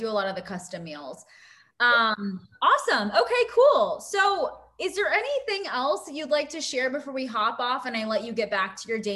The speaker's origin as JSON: {"language": "English", "town": "Dallas", "region": "Texas", "country": "United States", "said": "so I'm from the Dallas area. I've been consuming these for probably like 6 years at this point"}